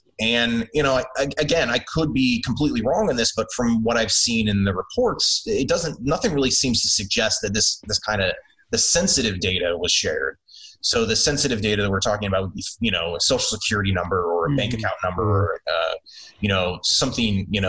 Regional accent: Illinois, United States; And, you know, my home state of Illinois has probably the most expansive version

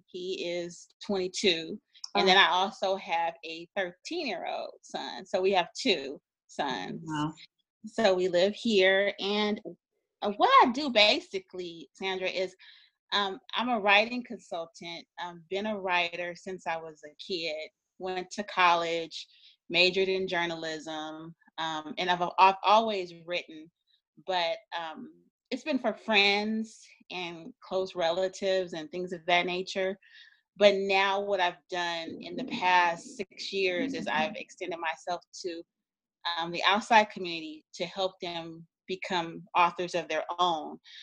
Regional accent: California, United States; moved away as an adult; now in Maryland, United States; I am originally from California, a native of California. However, I actually moved to Maryland maybe about 9 years ago.

